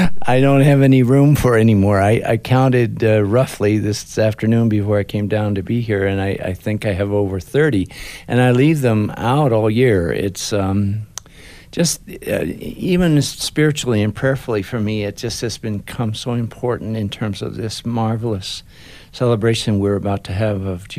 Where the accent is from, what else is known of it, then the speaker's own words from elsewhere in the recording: the West, United States; I guess one of my favorites, just because we're from the West in the United States too, it's the cowboy one